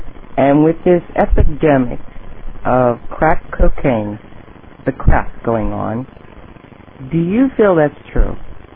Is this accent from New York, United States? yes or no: no; West Palm Beach, Florida, United States; I'm from West Palm Beach.